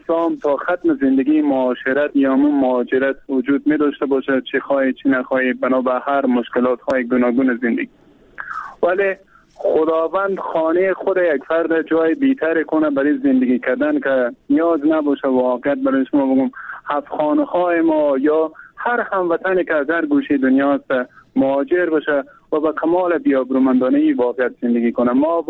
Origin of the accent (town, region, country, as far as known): Afghanistan